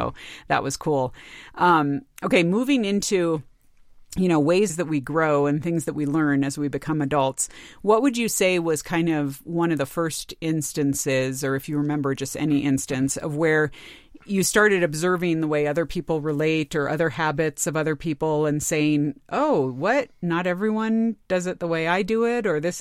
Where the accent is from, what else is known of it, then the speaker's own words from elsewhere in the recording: California, United States; growing up in California in the 80s and 90s